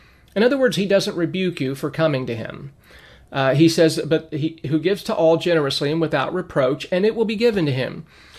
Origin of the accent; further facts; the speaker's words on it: Lancaster, California, United States; And when I was a little boy growing up in Lancaster, California, back in the 70s, that was a long time ago